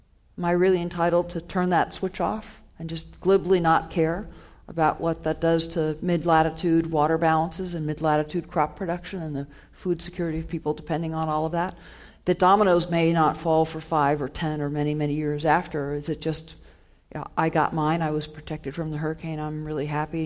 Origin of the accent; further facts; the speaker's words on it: Ohio, United States; So my hometown is actually in Ohio, and farmers there are already seeing rainfall pattern changes